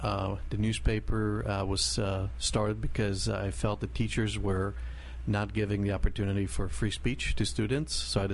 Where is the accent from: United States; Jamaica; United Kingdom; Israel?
Israel; I was born and raised in Israel.